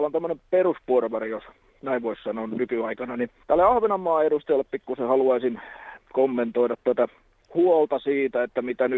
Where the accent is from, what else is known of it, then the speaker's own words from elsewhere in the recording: Häme, Finland; Mä oon ihan täältä Hämeestä.